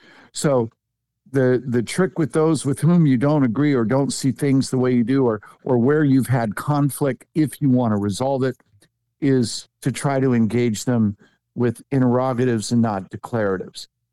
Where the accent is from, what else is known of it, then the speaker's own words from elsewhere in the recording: Michigan, United States; there used to be those bracelets that came out of my home state of Michigan.